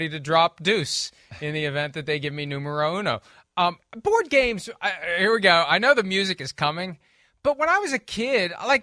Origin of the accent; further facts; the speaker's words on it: Wheeling, West Virginia, United States; as a kid growing up in Wheeling, West Virginia